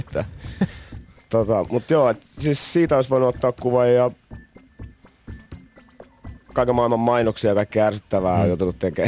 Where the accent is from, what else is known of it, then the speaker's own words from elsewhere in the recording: Tampere, Pirkanmaa, Finland; mä oon Länsi-Tampereelta